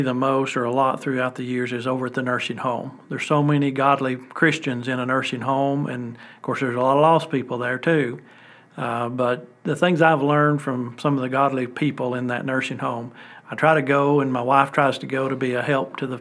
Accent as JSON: {"language": "English", "town": "Pigeon Forge", "region": "Tennessee", "country": "United States", "tie": "born or raised there", "said": "I grew up here in Sevier County, and in Pigeon Forge in particular, and so I've lived here all my life"}